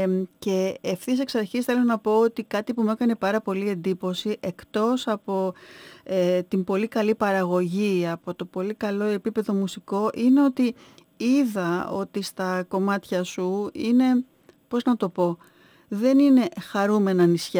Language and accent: Greek; Edessa, Central Macedonia, Greece; Από την Έδεσσα. Είναι από τα μέρη μου, γι' αυτό σε ρωτώ.